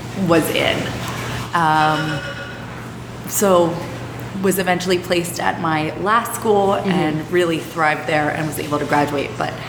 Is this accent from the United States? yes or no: yes; Philadelphia, Pennsylvania, United States; So my background is I grew up in Section 8 housing mm-hmm. in Philadelphia, which is government-assisted housing